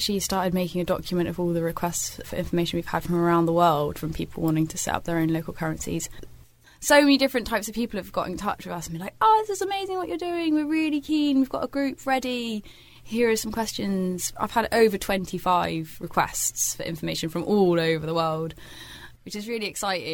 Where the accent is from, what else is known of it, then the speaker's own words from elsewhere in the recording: Bristol, South West England, United Kingdom; and I'm from Bristol.